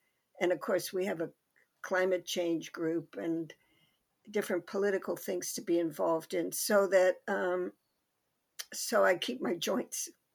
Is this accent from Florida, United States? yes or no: no; Brentwood, Pennsylvania, United States; also born or lived in Cincinnati; So I was born in 1946 in Cincinnati, Ohio, but soon my family moved to a little place called Brentwood that was near Pittsburgh, Pennsylvania, and that's where I grew up.